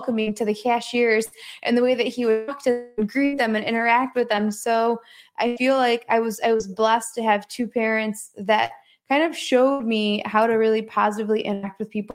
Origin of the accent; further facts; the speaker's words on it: Detroit, Michigan, United States; I grew up just outside of Detroit.